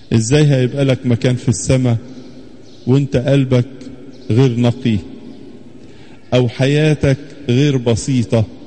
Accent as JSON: {"language": "Arabic", "country": "Egypt", "said": "في فرح عندنا احنا كمصريين كعايشين على ارض مصر ان بلادنا تقدست وتباركت بزيارة السيد المسيح"}